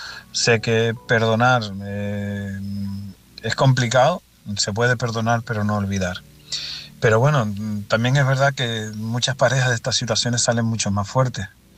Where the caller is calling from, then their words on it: Canary Islands, Spain; de Tenerife.